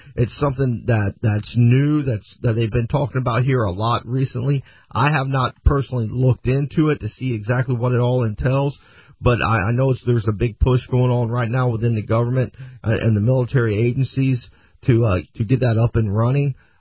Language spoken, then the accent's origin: English; Florida, United States; Yeah, well, you know, I grew up in Florida.